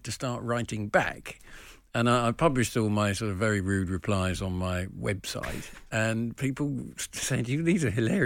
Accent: England, United Kingdom; it's very clear that I'm an English comedian and author

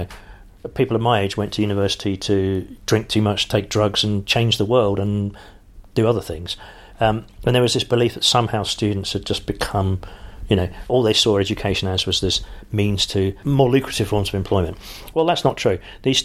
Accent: London, United Kingdom; But I am a Londoner to my core.

